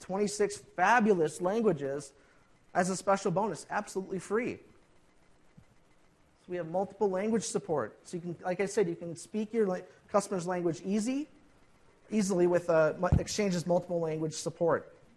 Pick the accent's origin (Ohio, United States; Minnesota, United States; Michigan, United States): Minnesota, United States; accent: Minnesota; It also could be my Minnesota accent.